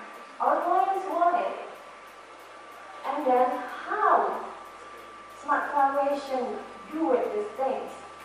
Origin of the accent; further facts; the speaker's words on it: Indonesia; English is a second language; I am from Indonesia.